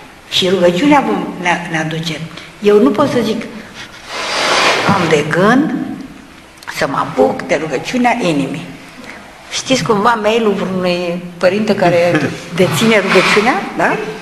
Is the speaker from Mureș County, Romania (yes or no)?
no; Galați, Galați County, Romania; te duci la Galați, că eram din Galați